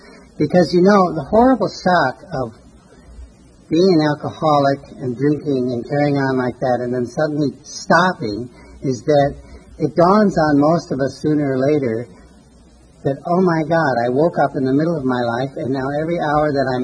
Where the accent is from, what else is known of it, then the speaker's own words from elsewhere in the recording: Andes, Peru; moved away; also born or lived in Beloit, United States; I was born in Beloit, Wisconsin, which is an awful place, but fortunately I was only 5 months old when I left and went to Peru, South America, and I grew up in the Andes.